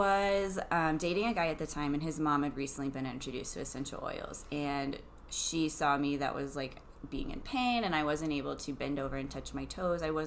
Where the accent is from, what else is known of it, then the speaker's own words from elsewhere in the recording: Texas, United States; now in Denver, United States; I live here in Denver, but originally I'm from Texas, and that's where I was introduced to essential oils.